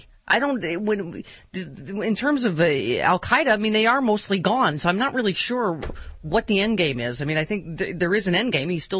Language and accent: English; Lockport, New York, United States; From Lackport, my hometown.